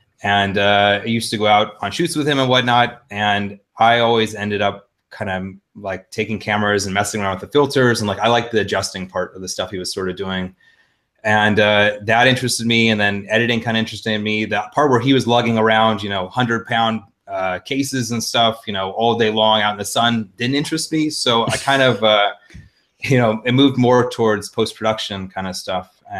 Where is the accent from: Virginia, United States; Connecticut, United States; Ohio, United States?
Ohio, United States; Cincinnati; Like, I'm from the Midwest, Cincinnati, which is where I'm now, and visiting family.